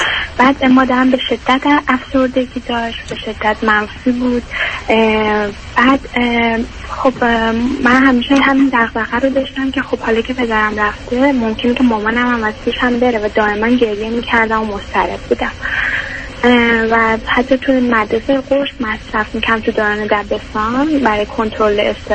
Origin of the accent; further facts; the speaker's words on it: Iran; now in Netherlands; از ایران آمدم